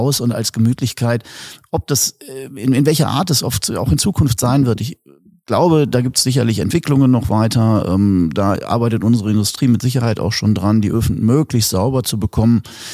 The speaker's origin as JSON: {"language": "German", "town": "Hanover", "region": "Lower Saxony", "country": "Germany", "tie": "born or raised there", "said": "ich bin halt in Hannover eigentlich aufgewachsen, teilweise mittendrin und habe das immer geliebt und dann sind wir hier ins schöne Westfalen gezogen und ich habe mich dann immer weiter verkleinert, bis ich irgendwann in Davidsberg gewohnt habe. Das ist kein 2000 Einwohnerörtchen."}